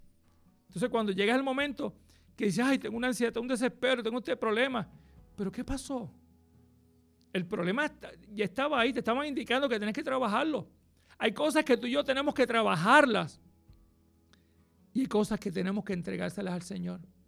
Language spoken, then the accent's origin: Spanish; Puerto Rico; ¿Y qué nos pasa como buenos puertorriqueños? Para última hora lo dejamos.